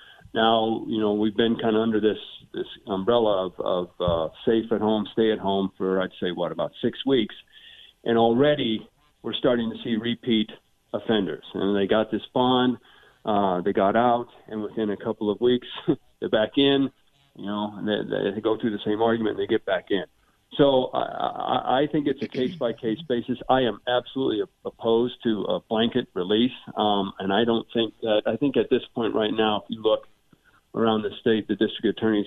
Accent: Great Falls, Montana, United States; born there; Sure. I was born in Great Falls, Montana. I graduated from Grand Junction High School.

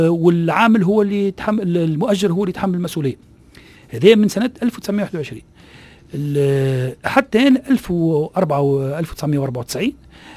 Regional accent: Tunisia; الإشكال اللي عندنا في تونس شنو هو الإشكال؟

